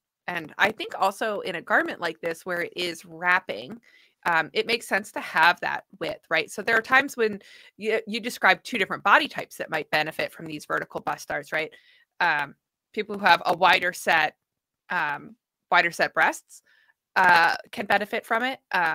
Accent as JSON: {"language": "English", "town": "Pittsburgh", "region": "Pennsylvania", "country": "United States", "tie": "born or raised there", "said": "So we're gonna do some knitting together here in my hometown."}